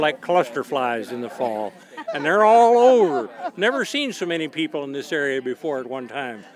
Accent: Two Harbors, Minnesota, United States; I'm from Two Harbors.

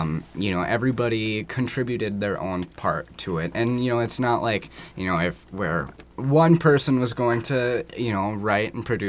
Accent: Superior, Wisconsin, United States; I'm from Superior, but I played on a baseball team in Duluth, because at the time Superior didn't really have a team for my age.

